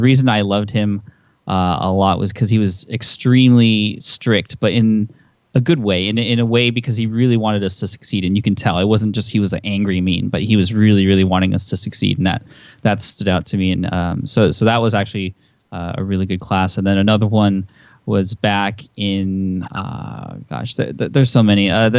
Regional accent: San Diego, California, United States; also born or lived in Connecticut; I was born on the East Coast in Connecticut, actually. A lot of people don't know that. But I came to San Diego when I was about six and was there until I went to college and came back after college.

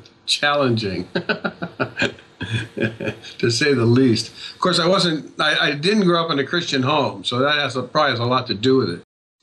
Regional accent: California, United States; also born or lived in Ohio; I was born in Ohio, kind of grew up in California.

